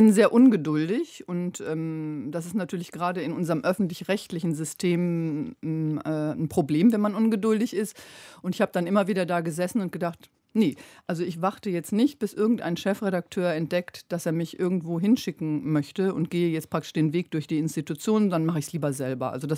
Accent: Krefeld, North Rhine-Westphalia, Germany; Ich bin da geboren, aber aufgewachsen bin ich in Krefeld.

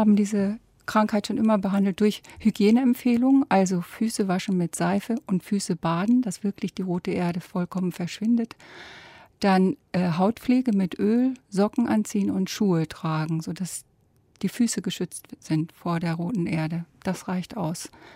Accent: Lower Saxony, Germany; Ja, bei mir war es so, ich bin aufgewachsen in der Lüneburger Heide.

